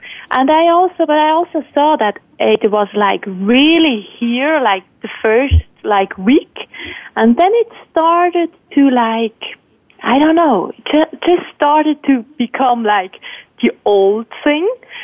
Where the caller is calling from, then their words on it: Biesserach, Switzerland; I'm calling in from Biesserach in Switzerland.